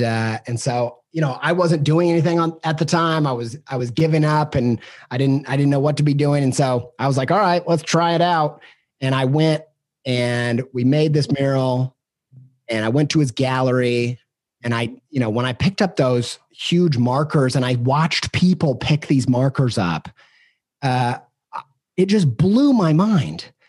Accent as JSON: {"language": "English", "region": "Midwest", "country": "United States", "said": "And I felt like, you know, I'm from the Midwest, and we have this great patron saint of the Midwest."}